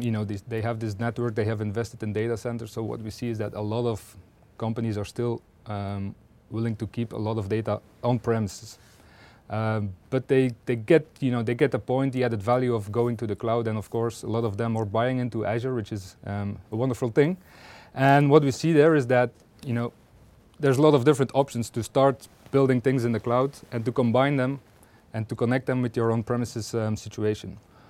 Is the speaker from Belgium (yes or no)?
yes; Belgium; English is a second language; I'm CDO at Codeit. I'm from Belgium.